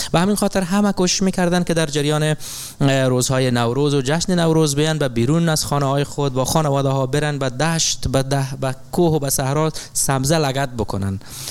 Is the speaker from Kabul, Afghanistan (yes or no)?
no; Kunduz, Afghanistan; این همون کهن دژی است که در او من در او بزرگ شدم و زندگی کردم. البته این هم کلاه یا تاقین که ما تاقین برش میگیم و همچنان عرقچین میگیم، و اینم واسکت یا بخش دیگه از لباس ما که در قندوز میپوشیم.